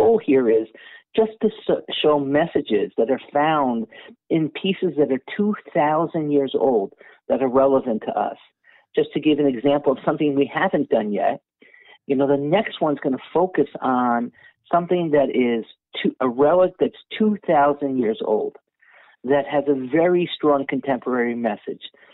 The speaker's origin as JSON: {"language": "English", "country": "Netherlands", "tie": "born or raised there", "said": "but I grew up in Holland"}